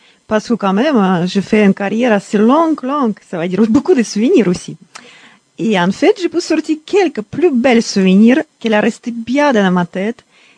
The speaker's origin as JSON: {"language": "French", "region": "Saint Petersburg", "country": "Russia", "second_language": "French", "lives_now": "France", "said": "Je suis marathonienne … origine russe de Saint-Pétersbourg, de très belle ville. Et actuellement, je suis française."}